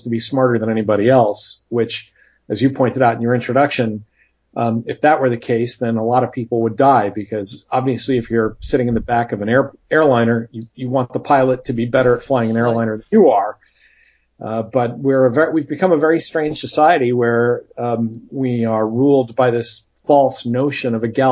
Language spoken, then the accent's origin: English; Chicopee, Massachusetts, United States; I actually grew up out in the Connecticut Valley near Springfield, Massachusetts, in a city called Chicopee.